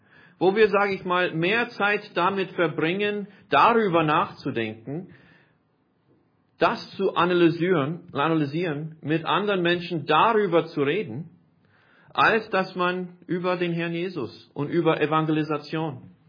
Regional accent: United States; also born or lived in Austria; Ich bin kein Österreicher, ich bin Amerikaner. Ich bin zwar hier geboren

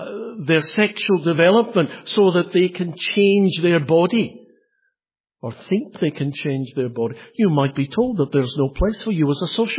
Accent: Scotland, United Kingdom; Now, as a Scot whose team will be represented in the World Cup, I'm rather glad that he'll not be playing against us.

